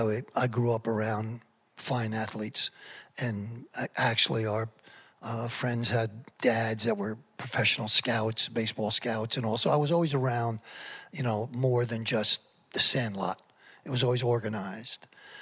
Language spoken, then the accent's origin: English; Paterson, New Jersey, United States; I was born in Paterson, New Jersey.